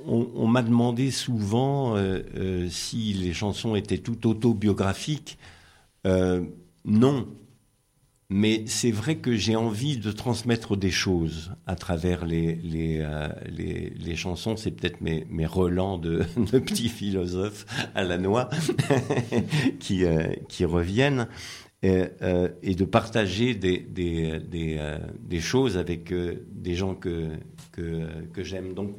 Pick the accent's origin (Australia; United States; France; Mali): France; Forcalquier, Provence-Alpes-Côte d'Azur; Moi, je suis de Fort-Calquier, j'habite à Fort-Calquier.